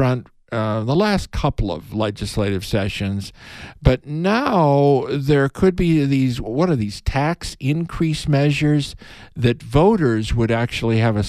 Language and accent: English; Wellman, Illinois, United States; I used to throw the ball against the brick wall by the garage growing up in Wellman, Illinois.